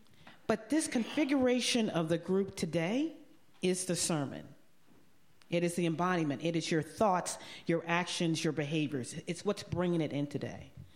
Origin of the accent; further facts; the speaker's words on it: the South, United States; I am from the South. I've grown up in a Black church experience, which means that I am very used to call and responses.